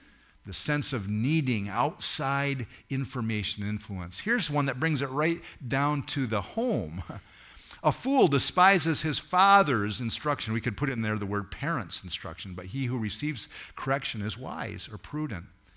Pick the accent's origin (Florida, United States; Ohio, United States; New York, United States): New York, United States; Homer; cultures that were far different than I grew up in Homer, New York with.